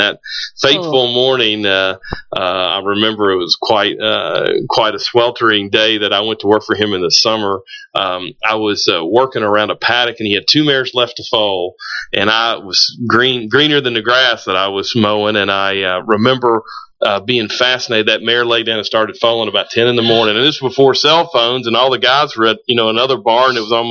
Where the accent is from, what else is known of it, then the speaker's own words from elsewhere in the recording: Versailles, Kentucky, United States; I'm from Versailles. I was foaled and raised in Woodford County.